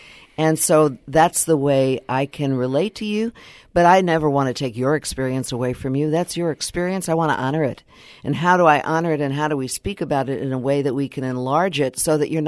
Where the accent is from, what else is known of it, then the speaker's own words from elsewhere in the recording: California, United States; also born or lived in New York; So, I was born in New York and lived in California most of my life and had polio when I was 3 months old.